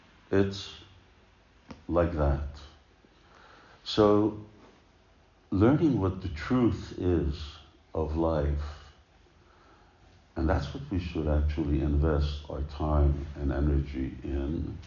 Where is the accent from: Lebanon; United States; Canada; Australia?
Canada; accent: Canadian; I'm not from America, by the way, my accent is from Canada, it's a Canadian accent.